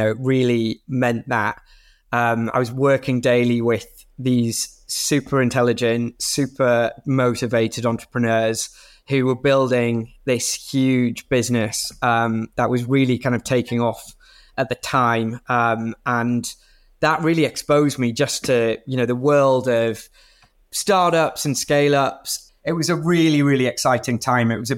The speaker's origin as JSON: {"language": "English", "town": "Harrogate", "region": "Yorkshire and the Humber", "country": "United Kingdom", "tie": "born or raised there", "said": "I grew up in North Yorkshire. In a town called Harrogate, and really not from a massively entrepreneurial background."}